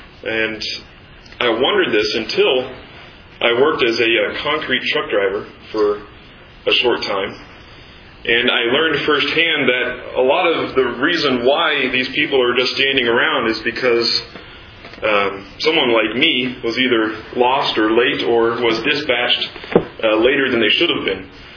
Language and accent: English; Kansas City, Missouri, United States; Several years ago, back in my hometown of Kansas City